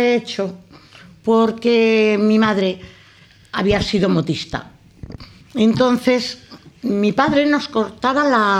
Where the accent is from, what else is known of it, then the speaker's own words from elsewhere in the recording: Consuegra, Castilla-La Mancha, Spain; born there; Nací en Consuegra, provincia de Toledo.